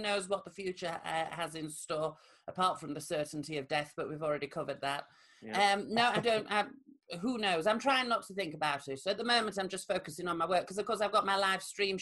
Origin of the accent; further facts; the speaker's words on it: Rotherham, Yorkshire and the Humber, United Kingdom; I had lots of people from my hometown of Rotherham get in touch